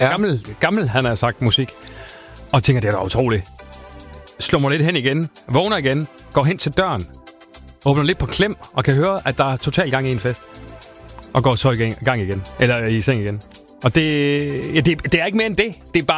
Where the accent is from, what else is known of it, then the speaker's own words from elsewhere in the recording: Silkeborg, Central Denmark Region, Denmark; der hvor jeg kommer fra, den fattige del af Silkeborg.